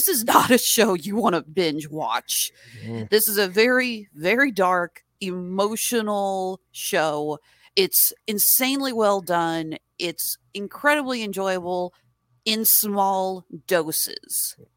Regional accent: Kansas City, United States; We come across a vigilante group who have taken over my hometown of Kansas City.

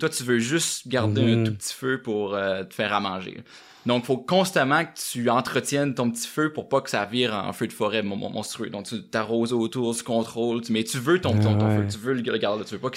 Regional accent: Saguenay, Quebec, Canada; Je viens de Saguenay

